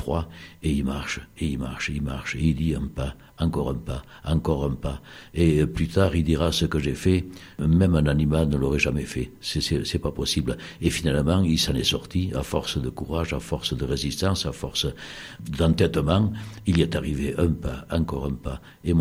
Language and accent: French; Nouvelle-Aquitaine, France; mon enfance rurale basco-béarnaise dans les Pyrénées.